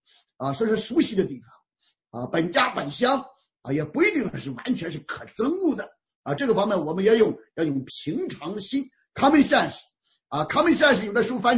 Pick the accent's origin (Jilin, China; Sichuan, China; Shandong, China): Shandong, China; 我老家是山东啊